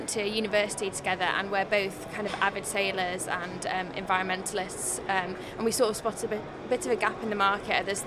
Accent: Leeds, Yorkshire and the Humber, United Kingdom; from Preston and I'm from Leeds.

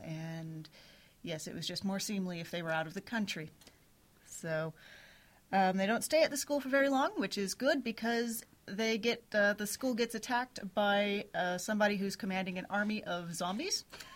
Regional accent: Texas, United States; now in United Kingdom; Oh, well, I'm from Texas, but I've moved around a lot, and now I'm here in the UK.

